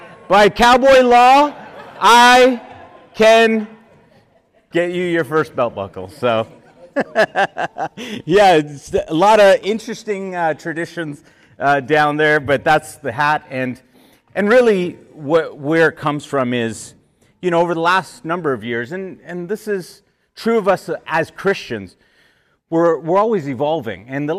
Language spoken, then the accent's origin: English; Canada; I'm a Canadian.